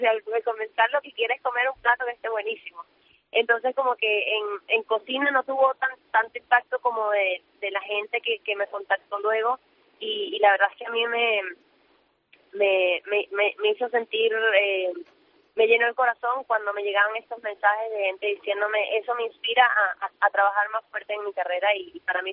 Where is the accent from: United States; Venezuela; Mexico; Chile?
Venezuela; cuando yo estaba creciendo en Venezuela